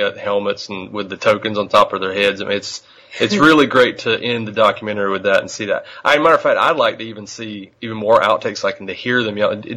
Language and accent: English; North Carolina, United States; growing up in North Carolina, I always wanted to make sure they had North Carolina Avenue.